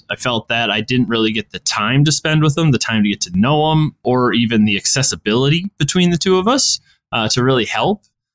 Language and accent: English; Saginaw, Michigan, United States; a CrossFit gym that I belonged to here in my hometown, Saginaw, Michigan.